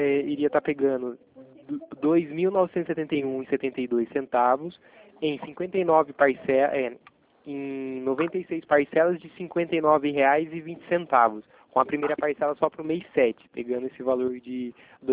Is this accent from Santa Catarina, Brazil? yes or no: no; Itatiba, São Paulo, Brazil; eu sou daqui de Itatiba, do interior de São Paulo também.